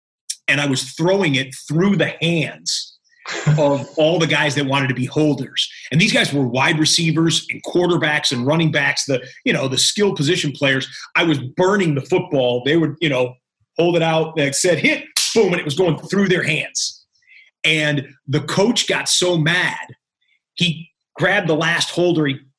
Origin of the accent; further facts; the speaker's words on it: Michigan, United States; I grew up in Michigan, but I went to school in New York